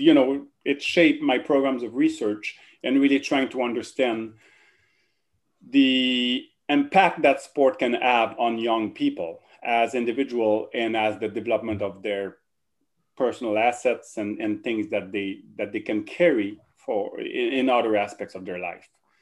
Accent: Drummondville, Quebec, Canada; accent: French-Canadian; English is a second language; So I grew up in Quebec, as you probably noticed the French-Canadian accent right now. Drummondville, so between Montreal and Quebec City.

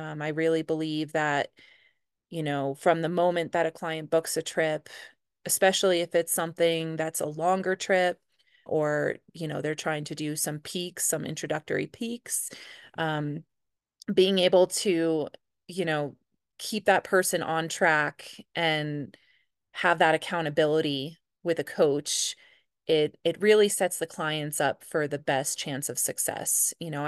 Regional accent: New Jersey, United States; now in Mammoth Lakes, United States; So no, not from California at all. Currently in Mammoth Lakes, but I'm originally from New Jersey.

